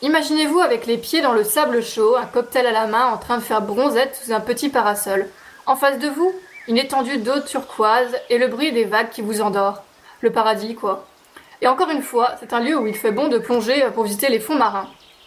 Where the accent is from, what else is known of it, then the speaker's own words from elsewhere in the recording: Belgium; Et donc voilà, après ces 5 destinations, nous retournons chez nous en Belgique.